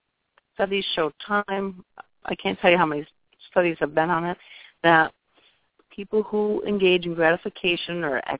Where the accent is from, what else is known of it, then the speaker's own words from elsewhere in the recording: Northeast, United States; I've talked too fast. I'm from the Northeast, so I know a lot of times I do.